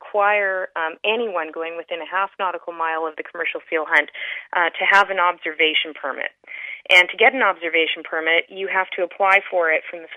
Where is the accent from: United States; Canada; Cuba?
Canada; what's frustrating about this as a Canadian is the fact that this hunt occurs in public space.